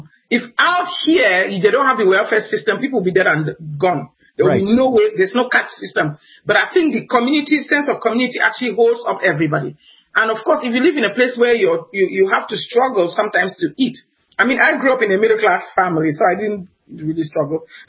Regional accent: Cameroon; also born or lived in Nigeria; I'm originally from West Africa, Cameroon. Mm-hmm. Central Africa. I keep calling it West Africa. Okay. Central Africa. Then I went to school in Nigeria, right next door.

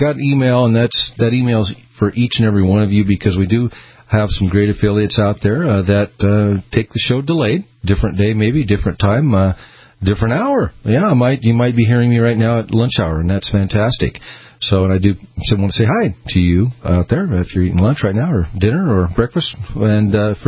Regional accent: Peoria, Illinois, United States; now in Boise, United States; Grew up back there in the Peoria, Illinois area, and born and raised in Peoria, actually, and then kind of flew out here with on that Airbus

